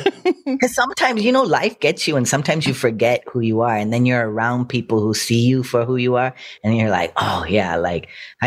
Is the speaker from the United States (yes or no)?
yes; Lancaster, California, United States; I think that growing up in Lancaster, it was like, you know, I didn't feel the effects of racism in the same way. Like, yes, there was racism. Yes, it was a hick town.